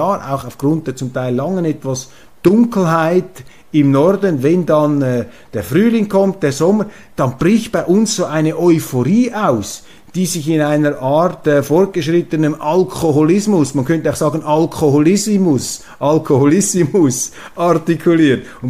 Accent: Switzerland; was in der deutschen Öffentlichkeit etwas markanter zutage tritt als bei uns in der Schweiz.

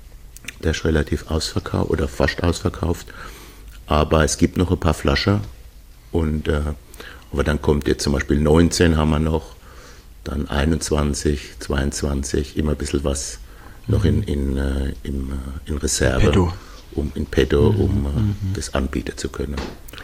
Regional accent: Böllenborn, Rhineland-Palatinate, Germany; Landwirtschaftsfamilie, bin mit Tieren groß geworden, wollte schon immer mal. Ich habe auch hier, muss ich dazu sagen, als ich herkam, habe ich aus Babelroth, wo ich herkomme, habe ich Ziegen mitgenommen.

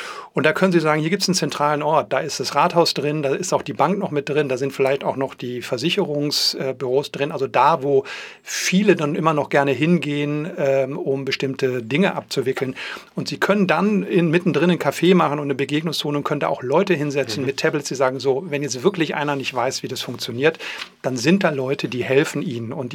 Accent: North Rhine-Westphalia, Germany; in meiner Heimatstadt in Westfalen

